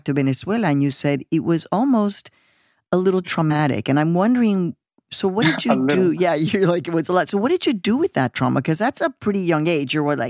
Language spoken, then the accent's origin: English; Chicago, Illinois, United States; also born or lived in Mexico; I was born in Mexico, raised in Chicago, and it was the same thing back then, many